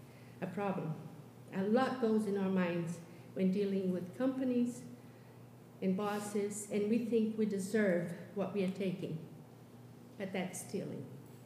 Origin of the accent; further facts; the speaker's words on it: Brazil; now in Boston, United States; forget about Rio de Janeiro, which is, I came from Brazil. Over there, the thing is worse.